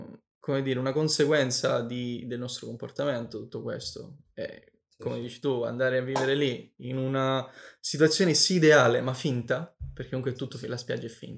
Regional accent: Sicily, Italy; Ultimo argomento che volevo trattare, visto che sono siciliano, degli incendi

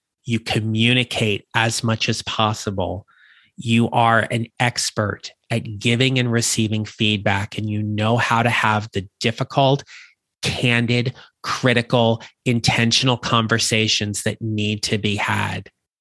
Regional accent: New Jersey, United States; I was this guy from Northern New Jersey who just wanted to come down and work.

